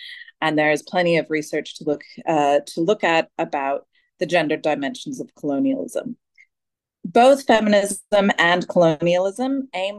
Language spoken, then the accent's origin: English; Australia; also born or lived in Asia; now in Timor-Leste; I am an Australian of white and Greek immigrant heritage, but I was born and grew up in Asia and I'm currently based in Timor-Leste.